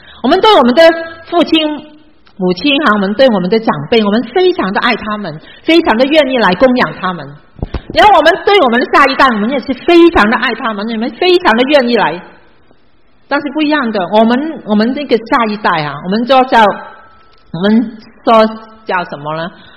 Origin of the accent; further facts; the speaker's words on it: China; 我们中国人因为我们没有保障，对不对？